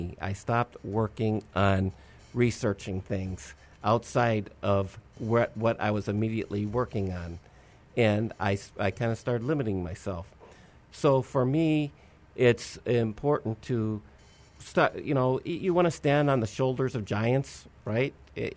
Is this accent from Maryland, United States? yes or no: no; Texas, United States; born there; also born or lived in Arkansas / Michigan; And then I was born in Texas, but we moved from Arkansas to Michigan, and then I wanted to get back to a warm state